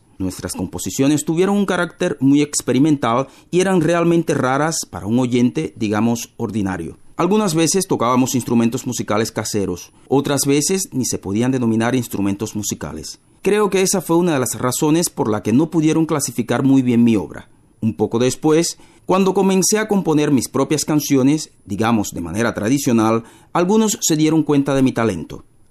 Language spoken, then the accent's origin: Spanish; Bratislava, Bratislava Region, Slovakia; Soy oriundo de Bratislava, tengo aquí muchos amigos y familiares, y por eso me encanta siempre pasar por nuestra capital.